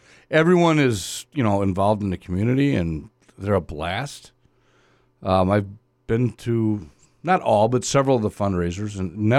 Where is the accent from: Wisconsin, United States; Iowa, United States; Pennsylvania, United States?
Wisconsin, United States; I said, listen, pal, I'm from Wisconsin. I can handle cold.